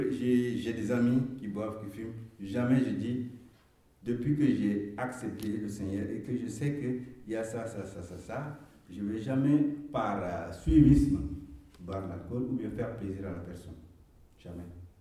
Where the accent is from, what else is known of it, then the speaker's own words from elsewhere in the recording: Chad; moved away; ce verset, c'est la seule chose qui m'est restée de mon enfance, de souvenir que j'ai quitté le Tchad quand j'ai quitté le Tchad en 1979, jusqu'à aujourd'hui.